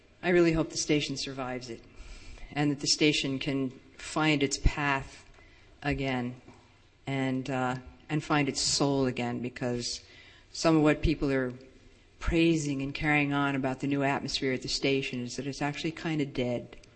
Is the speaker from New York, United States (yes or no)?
yes; New York City, New York, United States; I am from New York City.